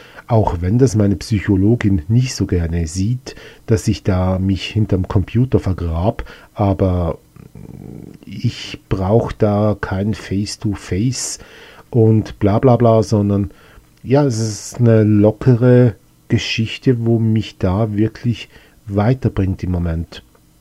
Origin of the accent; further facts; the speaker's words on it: Switzerland; Das einzige Problem ist halt, dass es bei uns in der Schweiz halt doch ein bisschen anders läuft.